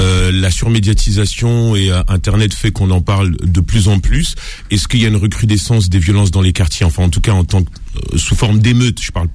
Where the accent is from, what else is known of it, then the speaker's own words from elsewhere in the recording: Châtillon, Île-de-France, France; Moi, là où j'ai grandi à Châtillon, c'était pas forcément ces réalités-là.